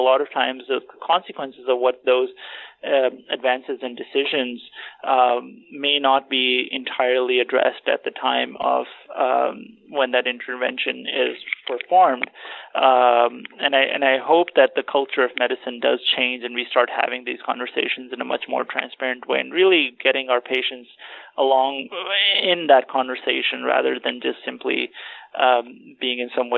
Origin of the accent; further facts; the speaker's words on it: Pakistan; So, I'm originally from Pakistan